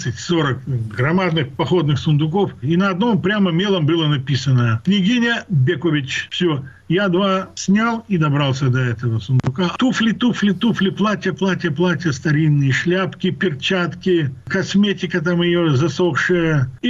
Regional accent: Nalchik, Kabardino-Balkaria, Russia; Вы откуда? Я говорю, я из Нальчика.

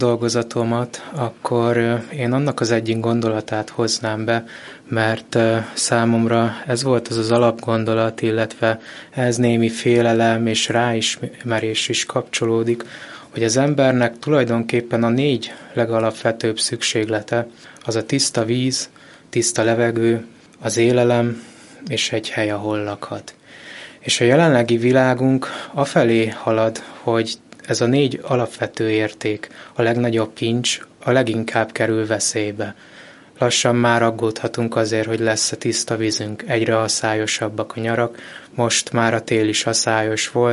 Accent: Székesfehérvár, Fejér, Hungary; Én ugye székesfehérvári vagyok, ez a szülővárosom, ez az elsődleges otthonom, de a családomnak az 50-es évek végétől van ingatlan a Balatonvilágoson

